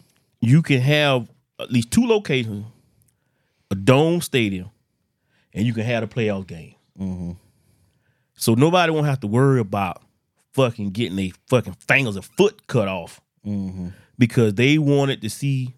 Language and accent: English; Florida, United States; Not just for me, just because I'm from Florida.